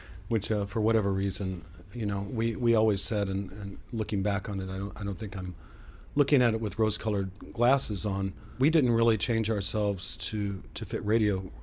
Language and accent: English; Georgia, United States; you know, we're from Georgia